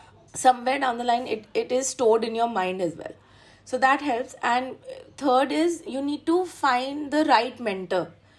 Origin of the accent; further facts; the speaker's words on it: India; So being an Indian student, finding the right mentor really helped me.